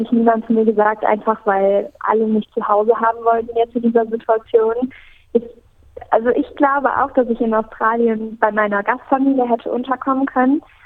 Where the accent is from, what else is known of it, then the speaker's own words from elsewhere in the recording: Cologne, North Rhine-Westphalia, Germany; Bin jetzt gerade hier in Köln, wieder in meiner Heimatstadt.